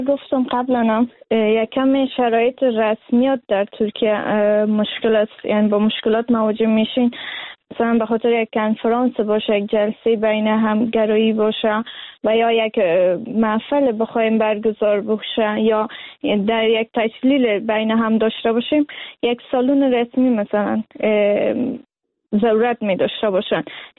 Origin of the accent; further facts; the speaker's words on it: Afghanistan; از لحاظ فرهنگی که در افغانستان ما بزرگ شدیم